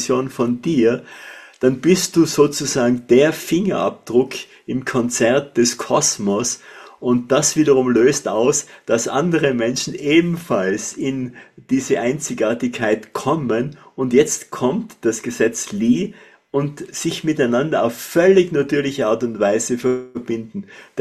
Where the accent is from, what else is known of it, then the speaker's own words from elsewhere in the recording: Tyrol, Austria; accent: Tyrolean; Und meine Stimme macht klar, ich bin Tiroler